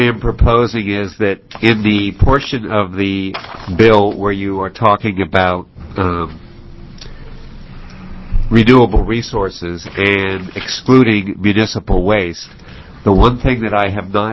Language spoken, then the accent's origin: English; Ashland, Oregon, United States; I'm from Ashland, Oregon.